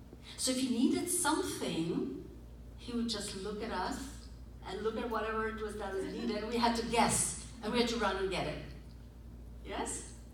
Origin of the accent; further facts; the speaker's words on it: India; English is a second language; I'm from India, so I do not know Farsi. I speak mostly Gujarati at home, with a little bit of Hindi, yes, and English, mixed, all mixture.